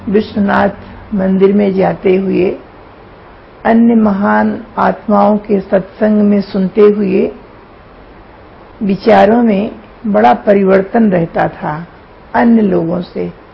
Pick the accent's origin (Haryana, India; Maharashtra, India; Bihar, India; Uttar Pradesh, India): Uttar Pradesh, India; Varanasi; also born or lived in Pratapgarh; मेरा बचपन वाराणसी में बीता, शिक्षा आदि वहीं हुई।